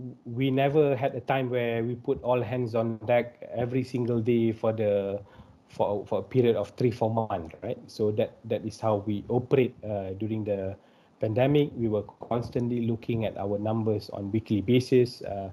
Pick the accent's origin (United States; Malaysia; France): Malaysia; Bangi, Selangor; Because I'm from Bangi, so I'm very happy to be able to do that.